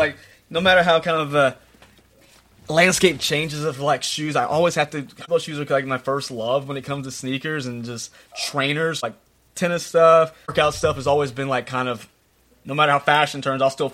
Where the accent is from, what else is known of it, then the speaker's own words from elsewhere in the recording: Texas, United States; See, growing up in Texas, T-Mac was one of my favorite players when he was with the Rockets.